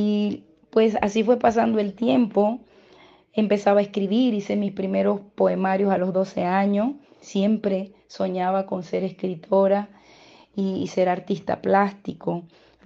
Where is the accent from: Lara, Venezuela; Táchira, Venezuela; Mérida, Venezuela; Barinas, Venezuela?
Lara, Venezuela; Quíbor; born there; como venezolana. Nací en la zona centro-occidental del país, en uno de los pueblos más pintorescos del estado Lara, llamado Quibor. Es una zona artesanal